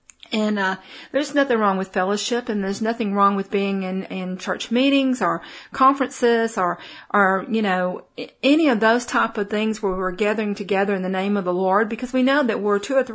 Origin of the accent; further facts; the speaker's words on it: Texas, United States; accent: Texas; That's my little Texas accent there.